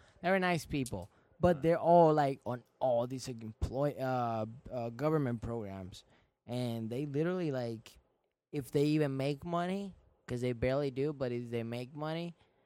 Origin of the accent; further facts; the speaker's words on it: Puerto Rico; I'm the only Puerto Rican, basically, on my family.